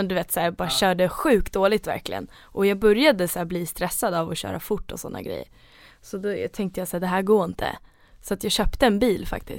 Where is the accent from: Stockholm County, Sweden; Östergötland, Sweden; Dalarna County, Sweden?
Stockholm County, Sweden; Sundbyberg; Jag är uppväxt i Sundbyberg, som är en förort till Stockholm.